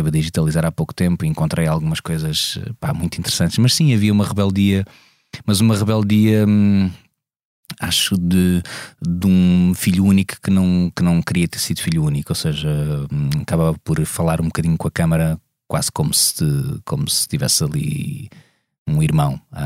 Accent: Amadora, Lisbon, Portugal; eu nasci no Príncipe Real, na altura em que o Príncipe Real não era das cevicharias e era um bocadinho mais hardcore do que é agora, mas apesar de tudo um sítio protegido

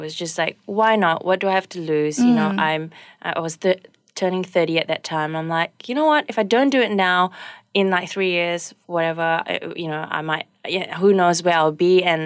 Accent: Malaysia; being a Malaysian

